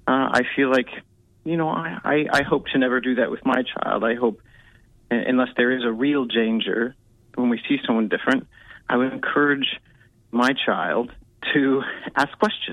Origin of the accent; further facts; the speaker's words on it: San Antonio, Texas, United States; also born or lived in Sacramento; So we moved when I was in a small child, really, to Texas. And so I grew up mostly in Texas, in San Antonio, right in the center of Texas.